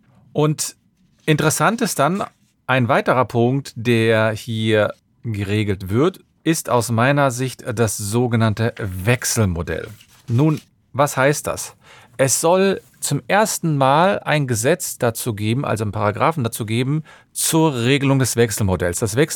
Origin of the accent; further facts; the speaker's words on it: Cologne, North Rhine-Westphalia, Germany; Ich bin Fachanwalt für Familienrecht und ich komme aus Köln.